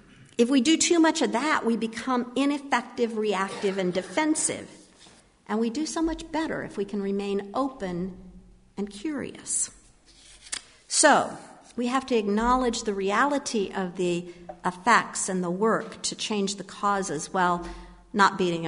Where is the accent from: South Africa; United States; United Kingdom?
United States; Manassas, Virginia; As a young adult, I learned a lot about my hometown of Manassas, Virginia